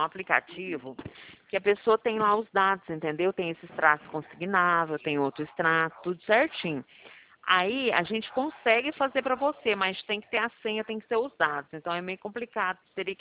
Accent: Goiânia, Goiás, Brazil; Eu sou de Goiânia

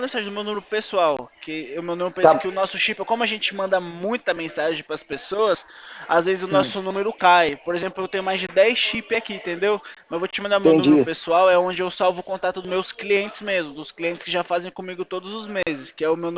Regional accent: Atibaia, São Paulo, Brazil; Eu sou daqui do estado de São Paulo, aqui na cidade de Atibaia, interior, sou interior. Que a gente fala porta, porteira, portão.

